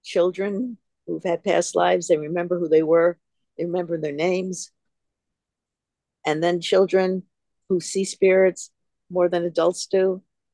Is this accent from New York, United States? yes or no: yes; Glen Cove, New York, United States; it's different than the city. Yet my town is considered a city. I'm from Glen Cove, Long Island.